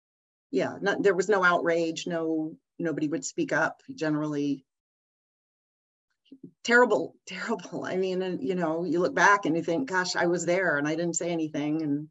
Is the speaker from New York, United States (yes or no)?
no; Georgia, United States; I grew up near Stone Mountain, where there's a big carving of the Confederate heroes on the side of the mountain.